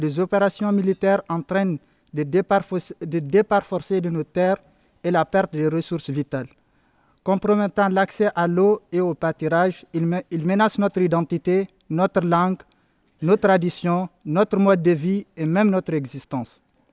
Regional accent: Azawad, Mali; Je viens de la région de l'Azawad.

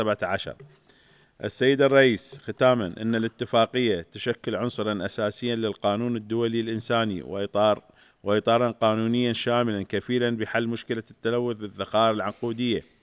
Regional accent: Iraq; نود أن نتقدم إلى ممثل بلدي العراق

